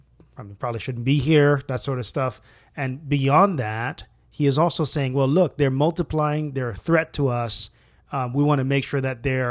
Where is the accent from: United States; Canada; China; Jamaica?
Jamaica; Yeah, right. I mean, I'm from Jamaica.